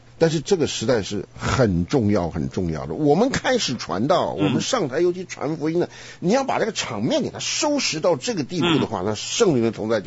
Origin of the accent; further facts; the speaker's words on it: Taiwan; 你说我们从台湾来，对不对？